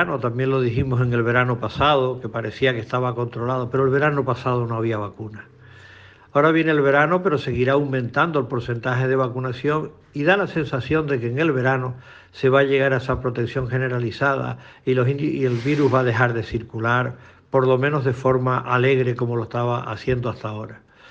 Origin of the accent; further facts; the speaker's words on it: Canary Islands, Spain; los canarios somos, y los españoles en general, somos gente cariñosa